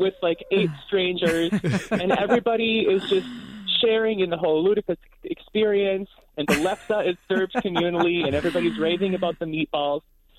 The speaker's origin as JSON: {"language": "English", "region": "Minnesota", "country": "United States", "tie": "born or raised there", "said": "So I'm from Minnesota, born and raised."}